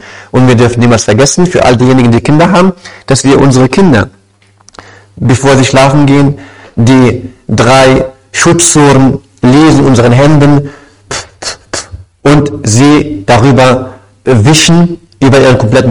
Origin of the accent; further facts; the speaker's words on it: Morocco; Bei uns in Marokko zum Beispiel haben wir immer so auf eine andere Art und Weise gemacht